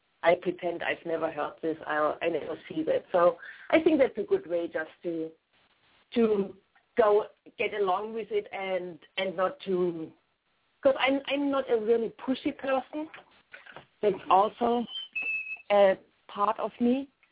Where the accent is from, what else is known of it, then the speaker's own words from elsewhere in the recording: Germany; an extended trip to my hometown, Germany. I played in Germany also, and I visited my family for 3 weeks.